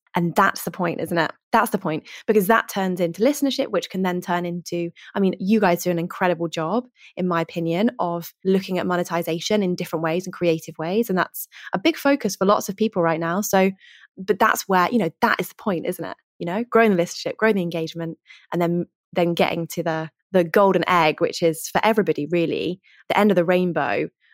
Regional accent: United Kingdom; accent: British; I don't think I have that with my British accent.

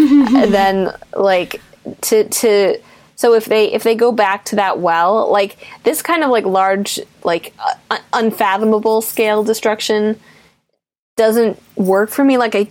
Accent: New York, United States; as a New Yorker

